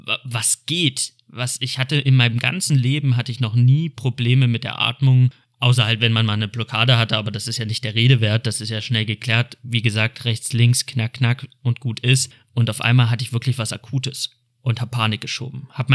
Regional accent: Cologne, North Rhine-Westphalia, Germany; Ich komme aus Köln, so, fuck.

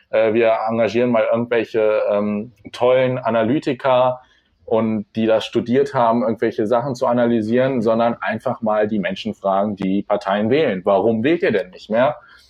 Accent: Lower Saxony, Germany; Also ich komme aus einem kleinen Dorf in der Nähe von Hildesheim, also so 15 Kilometer südlich. Ich bin jetzt für die Ausbildung hergezogen

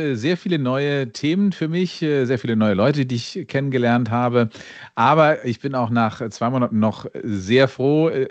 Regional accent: Hamburg, Germany; born there; als gebürtiger Hamburger

